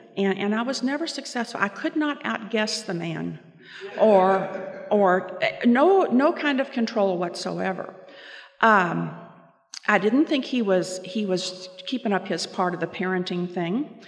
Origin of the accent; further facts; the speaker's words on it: Louisville, Kentucky, United States; now in Evansville, United States; I grew up in and around Louisville, Kentucky, and that's where most of my family still is. We moved to Evansville the first time, and actually we moved to get away from my mother.